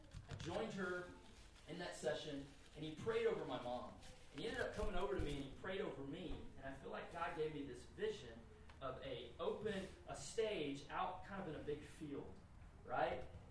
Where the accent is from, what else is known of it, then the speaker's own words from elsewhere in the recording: United States; And I thought, I'm an American. I don't know French. I don't know Spanish.